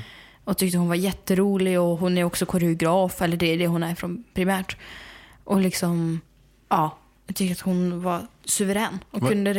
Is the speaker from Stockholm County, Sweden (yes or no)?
no; Smedjebacken, Dalarna County, Sweden; Så att jag åkte till Smedjebacken, till Dalarna, där jag växte upp.